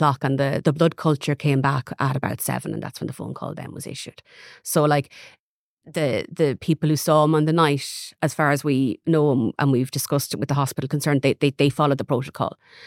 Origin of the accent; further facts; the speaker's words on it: Ireland; Like, as Irish people, we have this terrible habit of never wanting to cause a fuss.